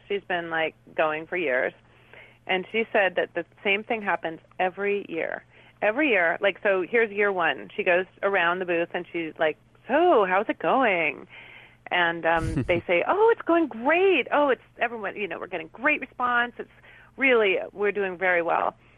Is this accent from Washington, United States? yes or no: no; New York, United States; So and also it was in New York, so it sort of. Was, well, it was in my hometown. It doesn't matter what town, but it was in my hometown.